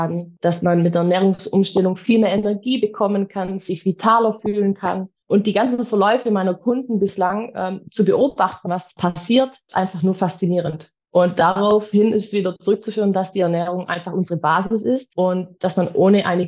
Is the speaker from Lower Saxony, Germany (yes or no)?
no; Balingen, Baden-Württemberg, Germany; Ich komme aus Balingen